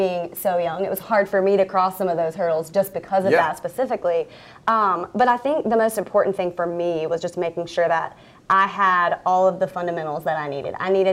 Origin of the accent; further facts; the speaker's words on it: Columbia, South Carolina, United States; because I grew up in Columbia and I'm a Carolina fan.